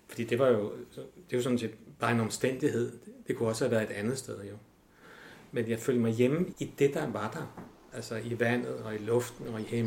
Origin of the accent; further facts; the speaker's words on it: Copenhagen, Capital Region of Denmark, Denmark; Nu er jeg jo født og opvokset i København, og jeg studerede i København og boede i København. Så jeg er sådan en klassisk forstand i københavner.